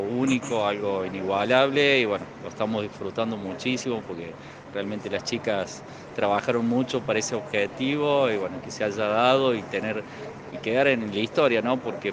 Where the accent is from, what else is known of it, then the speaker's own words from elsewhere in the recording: Córdoba, Argentina; yo también soy de Córdoba